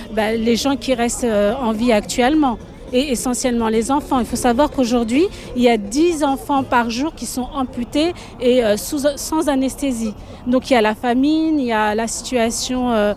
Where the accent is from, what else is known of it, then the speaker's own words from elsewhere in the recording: Bordeaux, Nouvelle-Aquitaine, France; Moi, je suis citoyenne française, je suis bordelaise